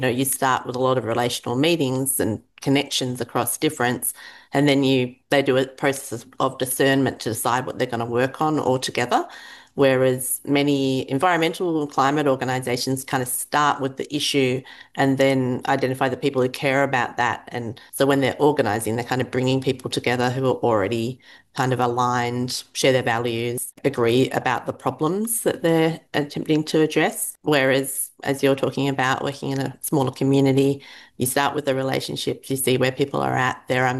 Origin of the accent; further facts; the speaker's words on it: Western Australia, Australia; So I'm from Western Australia